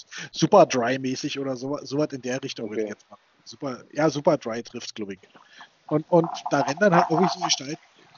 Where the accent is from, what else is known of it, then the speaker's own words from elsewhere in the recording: Berlin, Germany; aber das tut man als Berliner ja immer, wenn man die Stadt verlässt.